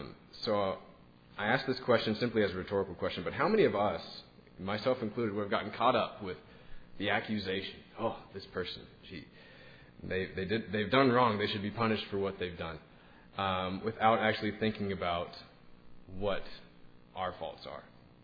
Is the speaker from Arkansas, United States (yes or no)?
yes; Little Rock, Arkansas, United States; So a while ago, when I was in Little Rock, I'm from Little Rock